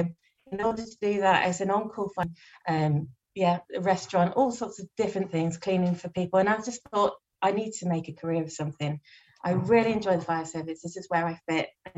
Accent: South West England, United Kingdom; I saw the local firefighters of my hometown, which is a quite small little town in deepest, darkest Somerset.

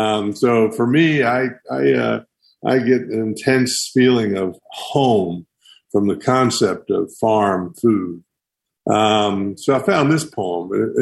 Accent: Great Smoky Mountains, United States; And growing up in the Smokies, having a community meals from food that you'd pick yourself was incredibly important.

